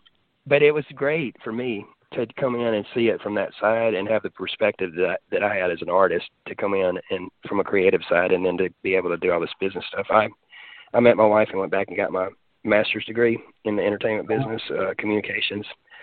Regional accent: Mississippi, United States; I grew up in the Delta, and that was my heart, was with acoustic stuff.

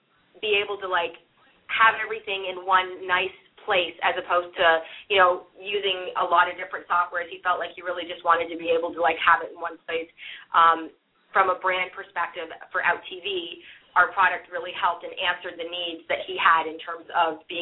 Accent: Canada; now in United States; You know, I'm originally from Canada.

